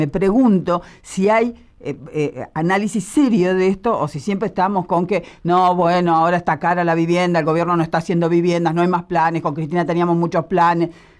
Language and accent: Spanish; Buenos Aires, Argentina; Yo voy a Capital Federal, yo crecí por el Botánico